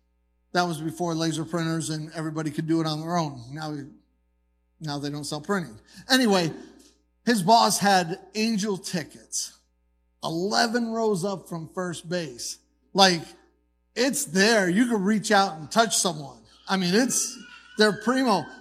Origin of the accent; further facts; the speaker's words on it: Buffalo, New York, United States; also born or lived in California; now in Sioux Falls, United States; I was born in Buffalo, New York. Moved out to California. Now I'm in Sioux Falls, South Dakota. But so I grew up as a Buffalo Bills fan and a Buffalo Sabres fan.